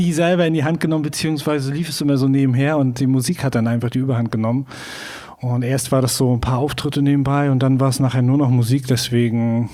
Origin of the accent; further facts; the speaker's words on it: Graal-Müritz, Mecklenburg-Vorpommern, Germany; also born or lived in Greifswald; Ich komme aus Graumüritz.